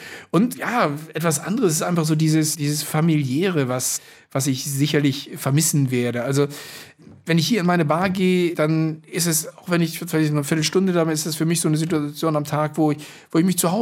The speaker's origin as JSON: {"language": "German", "region": "Hamburg", "country": "Germany", "said": "Also ich komme ja aus Hamburg, ne?"}